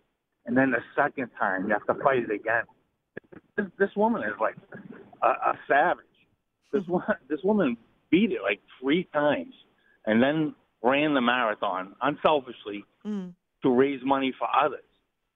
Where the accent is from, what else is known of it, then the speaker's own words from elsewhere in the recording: Boston, Massachusetts, United States; now in New Hampshire, United States; I live in New Hampshire, and I grew up in Boston, so we're used to the Tom Brady, Bill Belichick, Rob Kraft drama.